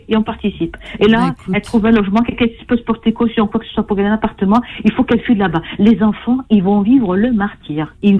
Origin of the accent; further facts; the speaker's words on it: Médéa, Médéa Province, Algeria; Moi, je suis de Médéa et de Afrone.